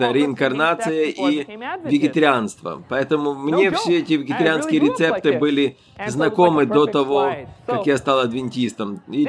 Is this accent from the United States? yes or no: yes; California, United States; вот мы трое родились в Америке. Другие дети старшие родились в Индии, а мы в Америке. Я вырос в Южной Калифорнии